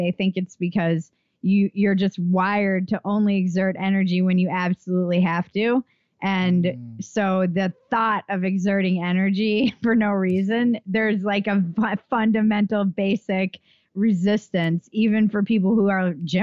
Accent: East Coast, United States; I come from the East Coast

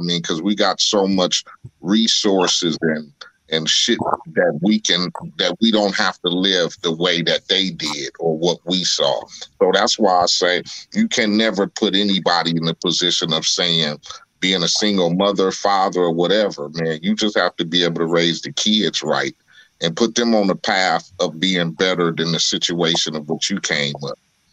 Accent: Compton, California, United States; But me growing up in Compton and gang infested and moms, you know, going through the divorce and all that other shit, and we living in the hood and all

